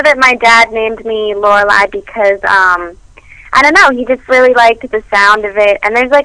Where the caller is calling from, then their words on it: Washington, District of Columbia, United States; I'm in Washington, D.C. right now.